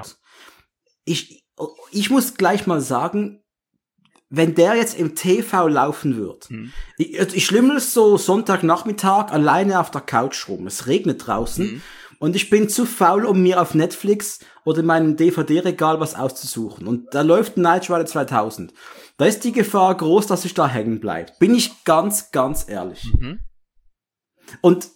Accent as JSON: {"language": "German", "town": "Muttenz", "region": "Basel-Landschaft", "country": "Switzerland", "tie": "born or raised there", "said": "war unterwegs in meiner Heimatstadt Muttenz."}